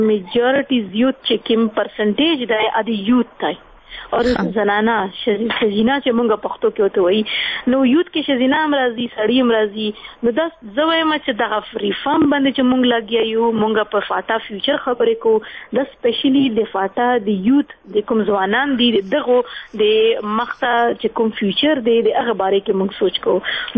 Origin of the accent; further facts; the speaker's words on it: Khyber Pakhtunkhwa, Pakistan; also born or lived in Islamabad, Pakistan / Dera Ismail Khan, Pakistan; زه یوه قبایلي یم، زه د ساؤتھ وزیرستان یم، مسوده یم